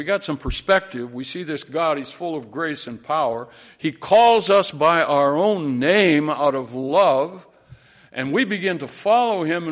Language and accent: English; Minneapolis, Minnesota, United States; Yes, as a young man, I grew up in South Minneapolis.